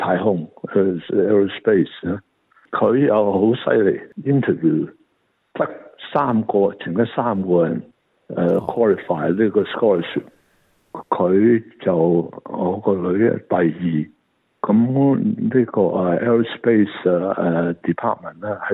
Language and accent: Cantonese; China; 咁我嗰阵咧就系、是、我系得我一个中国人啦